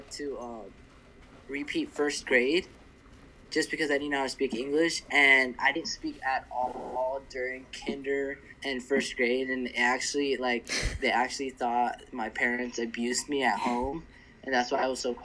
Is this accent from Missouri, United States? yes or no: no; Shoreline, California, United States; also born or lived in Philippines; I consider myself from Shoreline, California.